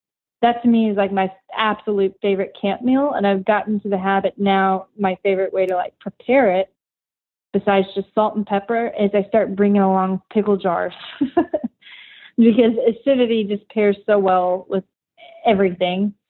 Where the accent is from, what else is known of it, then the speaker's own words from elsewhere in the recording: Texas, United States; because I'm from Texas and barbecue is a bit of a religion around here, I just sort of imparted my Texas barbecue influence on that.